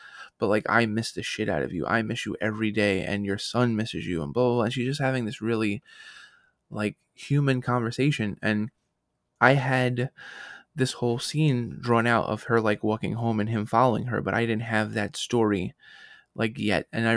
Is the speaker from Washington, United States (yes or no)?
no; Brooklyn, New York, United States; I'm from Brooklyn, so it's just like, I don't see people's color, ethnicity, sexual preference.